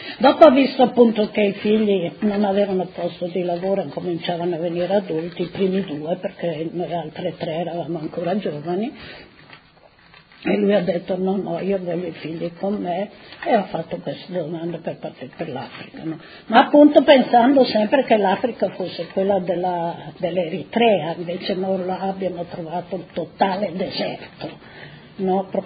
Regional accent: Pozzuolo del Friuli, Friuli-Venezia Giulia, Italy; born there; moved away; Sono nata a Samarden, che la mia famiglia è sotto il comune di Pozzuolo, diciamo, no?

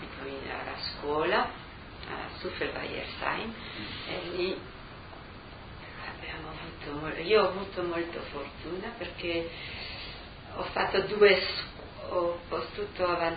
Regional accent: Tarcento, Friuli-Venezia Giulia, Italy; born there; io sono nata pure a Tarcento, siamo venuti dal gennaio 53 esattamente.

